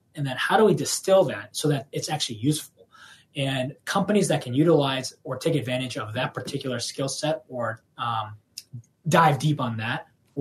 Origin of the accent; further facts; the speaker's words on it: California, United States; I grew up in the Bay Area and I was very fortunate to work with some amazing companies in the Valley for over a decade.